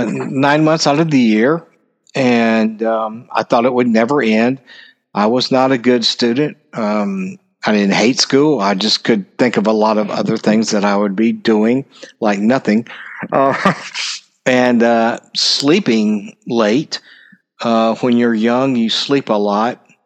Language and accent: English; the South, United States; I was raised in the South, and I'm staying here.